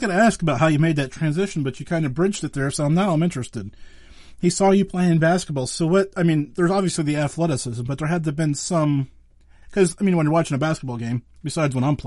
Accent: United States; I apologize up front. I'm American. It's just how it goes.

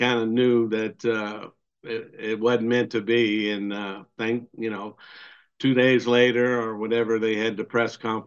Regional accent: Biloxi, Mississippi, United States; I get double-A baseball literally in the neighborhood I grew up in, a beautiful ballpark overlooking the Gulf of Mexico here on the Biloxi Peninsula.

